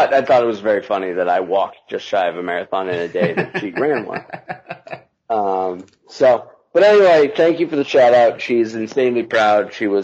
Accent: Boston, Massachusetts, United States; Cause, you know, we're from Boston. We have a pretty famous marathon ourselves

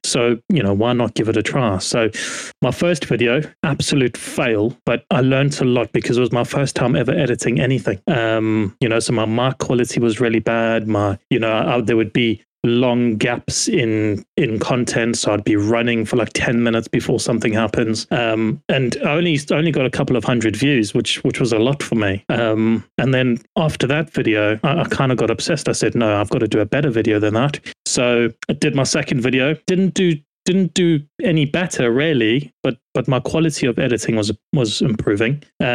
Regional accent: Durban, KwaZulu-Natal, South Africa; Yeah, I'm from the East Coast, Durban.

